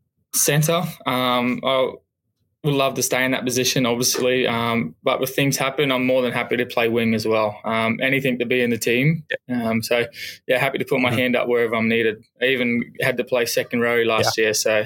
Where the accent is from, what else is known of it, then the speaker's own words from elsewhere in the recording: Mackay, Queensland, Australia; I live in Australia. I come from Queensland, a small town, could almost call it a city of Mackay. Grew up my whole life there. I was born in 1999.